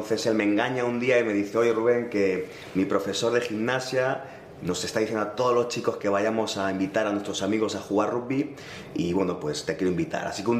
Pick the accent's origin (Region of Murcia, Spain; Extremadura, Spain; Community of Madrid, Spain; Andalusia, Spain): Community of Madrid, Spain; Madrid; moved away as an adult; ha sido mi única ciudad donde he vivido hasta los 26 años, que emprendí la aventura de irme a Nueva Zelanda, pero soy madrileño, castizo, y bueno, de ahí es mi papá, y mi mamá es de Toledo, que es de una ciudad cerquita de Madrid.